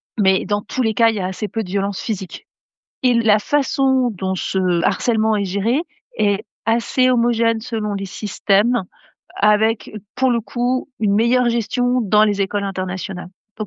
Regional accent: France; Et il y a une autre chose à laquelle on pense, nous, tout de suite en tant que Français

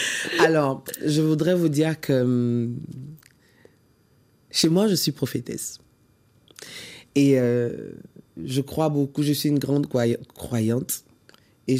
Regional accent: Côte d’Ivoire; je suis ivoirienne.

